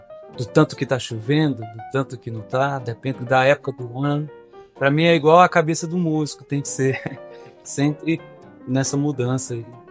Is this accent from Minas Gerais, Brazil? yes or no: no; Ceilândia, Federal District, Brazil; E eu vim morar aqui, eu sou músico que fui criado em Ceilândia, né? E hoje em dia eu moro aqui num lugar chamado Tororó. E aqui a minha casa fica a 2 quilômetros de uma cachoeira.